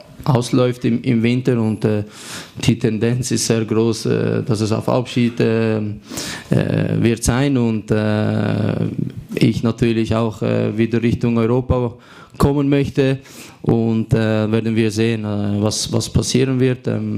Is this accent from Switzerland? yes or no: yes; Basel, Basel-Stadt, Switzerland; Ich bin Basler.